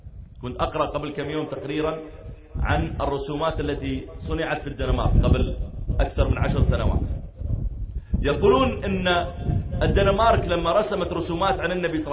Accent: Saudi Arabia

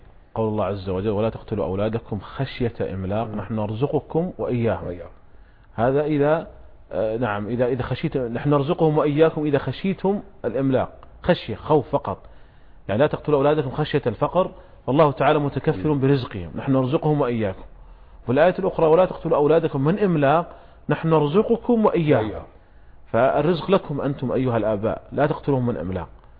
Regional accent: Saudi Arabia; وعندنا في المملكة العربية السعودية

